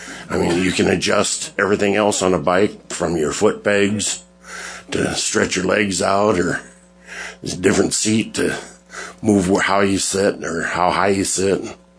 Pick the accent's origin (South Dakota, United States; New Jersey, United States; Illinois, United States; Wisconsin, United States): South Dakota, United States; Pierre; I'm from Pierre. And I've ridden for a lot of years.